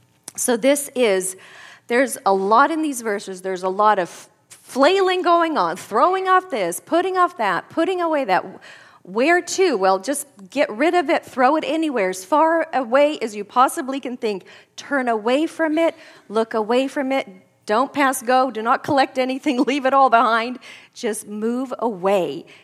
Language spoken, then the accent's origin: English; Sweden; English is a second language; Growing up in Sweden